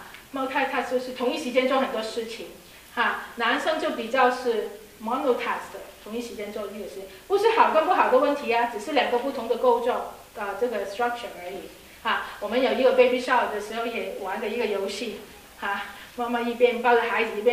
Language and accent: Chinese; Hong Kong; 我们香港人说的女强人啊